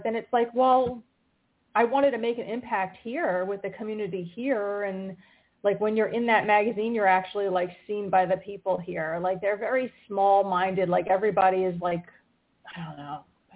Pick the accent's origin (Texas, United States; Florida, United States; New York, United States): New York, United States; you know, I come from New York and I'm used to pitching a lot of people